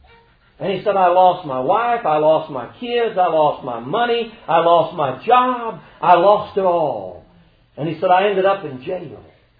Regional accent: Georgia, United States; He said, oh, you're from Georgia. I said, yeah.

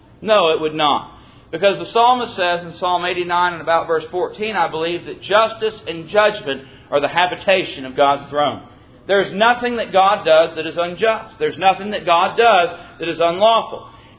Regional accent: Mississippi, United States; So the church that I grew up in South Mississippi, we had a meeting that used to be like y'all's meeting here.

